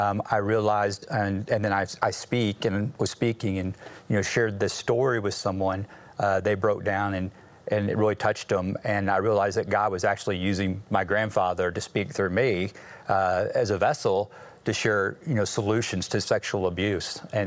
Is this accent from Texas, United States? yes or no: yes; Plano, Texas, United States; I grew up in the Dallas area, and actually grew up in Plano, Texas.